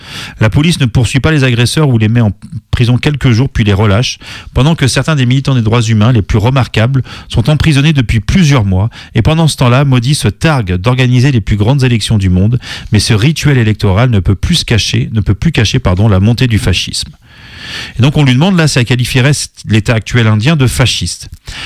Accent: Nairobi, Kenya; Il y en avait une dans le quartier où j'ai grandi à Nairobi.

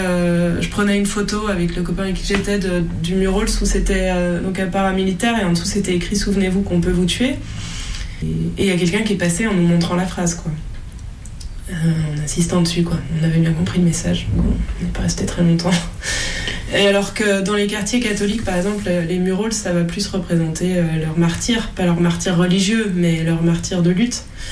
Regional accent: France; en tant que Française, dans les quartiers irlandais, on est accueillis comme des soutiens

